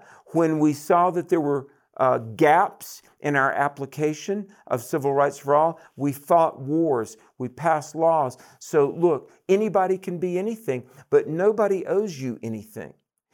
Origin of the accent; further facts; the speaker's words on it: the South, United States; accent: Southern; As a poor, ignorant Southern white boy, everybody made fun of my accent.